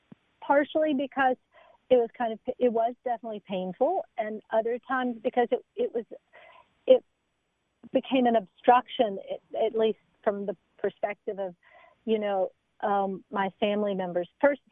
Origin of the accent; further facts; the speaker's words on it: Memphis, Tennessee, United States; when I say we, I mean … we grew up in Memphis.